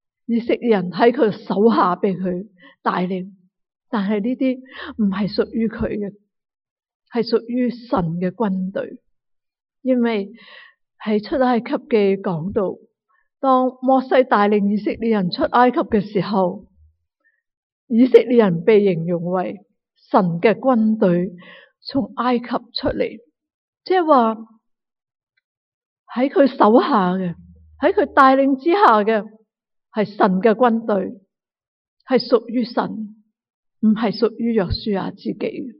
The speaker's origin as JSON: {"language": "Chinese", "country": "China", "said": "我们中国人所讲的，不知道你听过没，就说狗认人不认屋，猫认屋不认人。"}